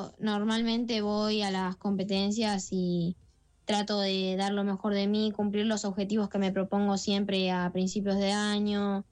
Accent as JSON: {"language": "Spanish", "town": "Pilar", "region": "Buenos Aires Province", "country": "Argentina", "tie": "born or raised there", "also_born_or_lived": "Morón", "said": "yo nací en Morón, pero sí, actualmente vivo en Pilar."}